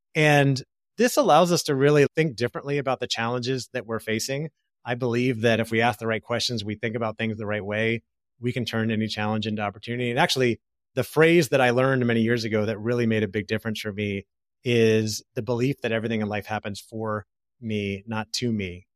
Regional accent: Orlando, Florida, United States; also born or lived in California; We were living in Orlando, Florida, which is my hometown. I have lived in California in the past as well.

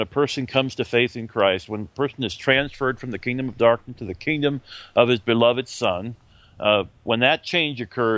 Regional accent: United States; I of course, someone who's living now in the 21st century, and I'm an American

